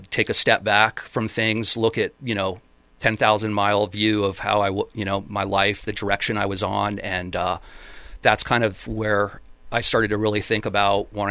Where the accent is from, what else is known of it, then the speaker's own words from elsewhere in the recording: New York City, New York, United States; I grew up in New York City with a really liberal family, in Soho in New York.